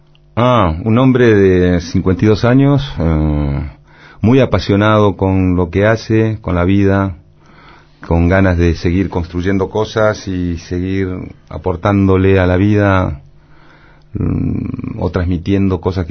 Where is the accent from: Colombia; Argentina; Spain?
Argentina; pero soy argentino, señorita, le dije